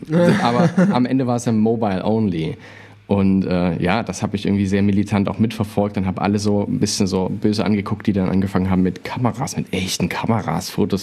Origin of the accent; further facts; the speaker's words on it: Chemnitz, Saxony, Germany; ich komme aus Chemnitz ursprünglich